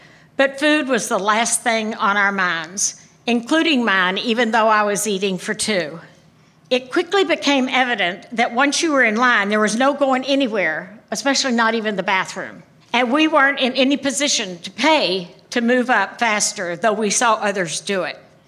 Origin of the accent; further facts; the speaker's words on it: Pine Bluff, Arkansas, United States; Once they learned I was from the Deep South and had gone off to college from Pine Bluff, Arkansas in 1957